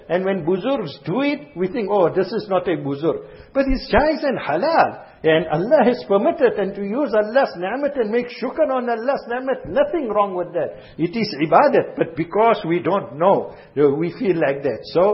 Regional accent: Azadville, Gauteng, South Africa; now in Durban, South Africa; When a child is born, we come from Azadville, Joburg.

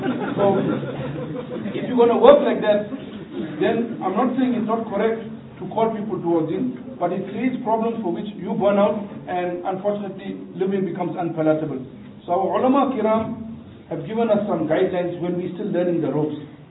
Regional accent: Durban, KwaZulu-Natal, South Africa; by Allah I tell you it's the truth, I come from Durban.

